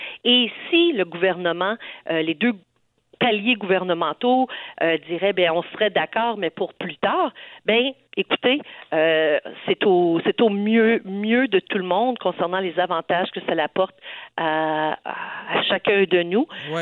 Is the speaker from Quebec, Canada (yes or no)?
no; Orléans, Ontario, Canada; je suis d'Orléans, je suis de la région de la grande capitale, de la capitale nationale.